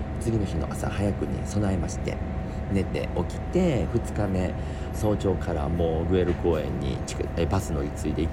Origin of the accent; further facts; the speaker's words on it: Osaka, Japan; 私の地元大阪市内のアベロに住んでたんだって